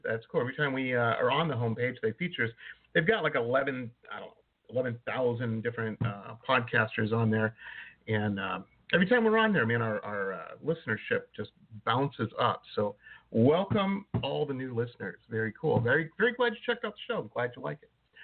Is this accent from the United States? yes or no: yes; Michigan, United States; I grew up outside of Detroit, and there's about a month period this time of year where, you get rid of the snow